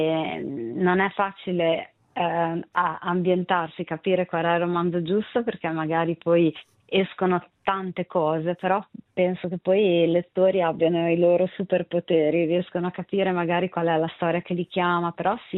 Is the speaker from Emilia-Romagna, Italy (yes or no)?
yes; Emilia-Romagna, Italy; accent: Emilian; io sono emiliana, credo si senta dall'accento.